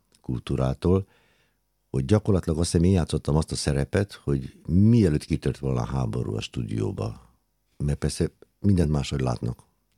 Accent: Gabon; Gabonból származom

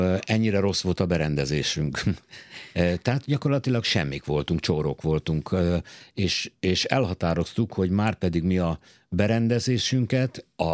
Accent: Hungary; mi Magyarországról jöttünk

